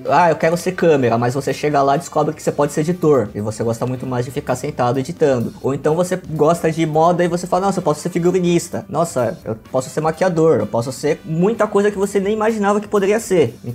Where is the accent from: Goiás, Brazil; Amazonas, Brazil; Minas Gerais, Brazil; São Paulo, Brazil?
São Paulo, Brazil; A faculdade é em Santo Amaro e eu sou do ABC.